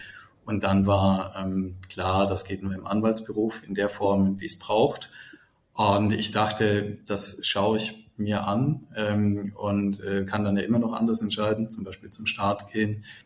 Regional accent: Baden-Württemberg, Germany; now in Düsseldorf, Germany; weil ich eine Erreichbarkeit haben wollte nach Baden, wo ich herkomme.

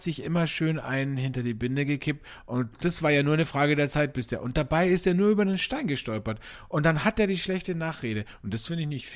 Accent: Austria

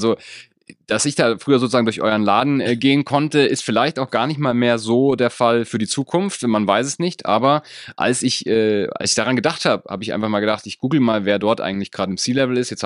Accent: Munich, Bavaria, Germany; für alle, die da draußen aus München kommen, also aus meiner Heimat und gerne zuhören

